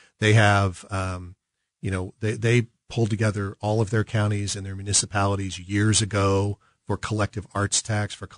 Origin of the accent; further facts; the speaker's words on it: Kansas City, Missouri, United States; I grew up in South Kansas City, KCMO, but South Kansas City.